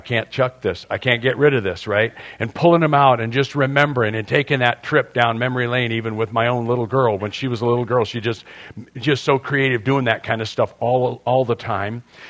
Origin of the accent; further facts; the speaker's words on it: San Diego, California, United States; see, I grew up in North Park over on Granada Street, near the Morley Field area.